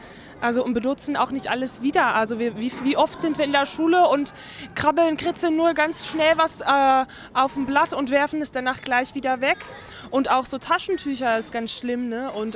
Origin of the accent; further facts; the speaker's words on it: Netherlands; German is a second language; Also ich komme selber aus Holland